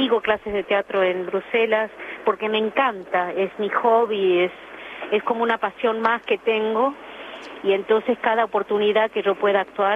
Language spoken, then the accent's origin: Spanish; Venezuela; also born or lived in London / Brussels; yo fui actriz de niña en Venezuela